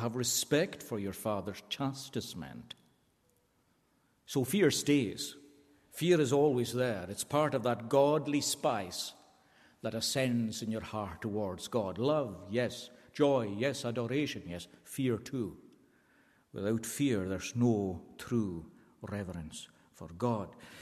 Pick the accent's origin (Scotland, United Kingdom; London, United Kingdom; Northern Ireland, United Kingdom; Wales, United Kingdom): Scotland, United Kingdom; first language Scottish Gaelic; English is a second language; in the northwest of Scotland, there was a particular word chosen in the Gaelic language, which is my first language.